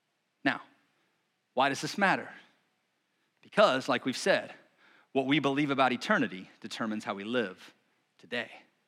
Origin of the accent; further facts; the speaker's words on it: United States; I know for me, growing up in America, one of my first kind of experiences with heaven was when I watched the movie